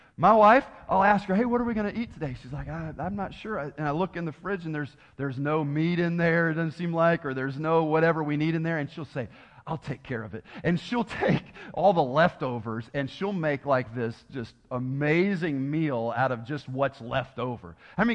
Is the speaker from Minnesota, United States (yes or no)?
no; Tennessee, United States; I've told you before, I'm from Tennessee, so we won't get real deep around here, all right?